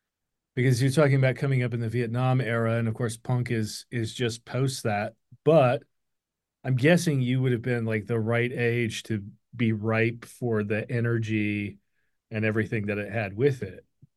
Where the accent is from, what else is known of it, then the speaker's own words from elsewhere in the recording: Michigan, United States; I'm originally from Michigan.